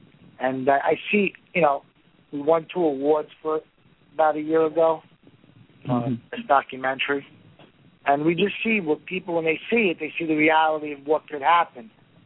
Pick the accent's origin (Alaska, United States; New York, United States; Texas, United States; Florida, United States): New York, United States; Bronx; But my story is, I grew up in the Bronx, in an Italian neighborhood, family of three boys.